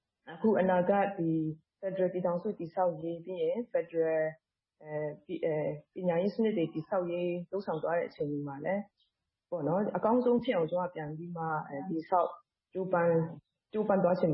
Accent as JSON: {"language": "Burmese", "region": "Chin State", "country": "Myanmar", "tie": "born or raised there", "said": "ကျွန်တော်ကတော့ဒီချင်းပြင်းနယ်မှာပဲမွေးရေပေါ့နော်ဒီမှာပဲဆွေတောင်းအောင်ပြီးမှ"}